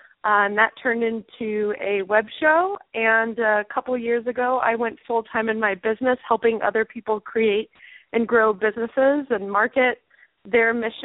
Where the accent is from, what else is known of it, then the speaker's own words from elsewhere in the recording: Atlanta, Georgia, United States; also born or lived in China / Spain / San Francisco / New York; Well, I am originally from Atlanta, and I have lived all over the world, including China, Spain, San Francisco, New York, Montana, and a variety of other places.